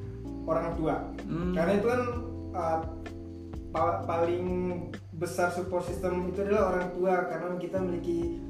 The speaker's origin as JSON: {"language": "Indonesian", "region": "West Nusa Tenggara", "country": "Indonesia", "said": "kalau aku aslinya dari NTB, Mas."}